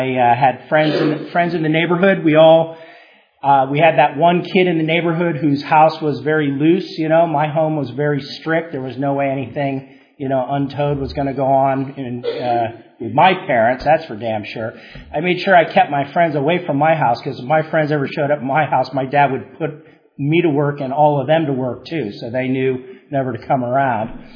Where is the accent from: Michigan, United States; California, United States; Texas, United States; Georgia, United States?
California, United States; Newport Beach; also born or lived in Syracuse / Morristown; I grew up in Newport Beach, and I was born in Syracuse, New York, and grew up in New Jersey and Pennsylvania and places like that. Hit California when I was about 12 or 13 years old